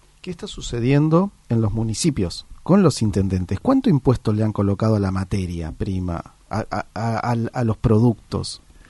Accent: Pilar, Buenos Aires Province, Argentina; yo que vengo de Pilar, como ustedes

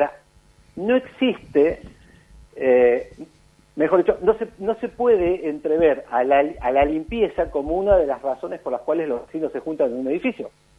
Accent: Buenos Aires, Argentina; now in Córdoba, Argentina; Que a esta altura ya calculo que me pueden decir cordobés sin ningún problema, pero soy bien porteño.

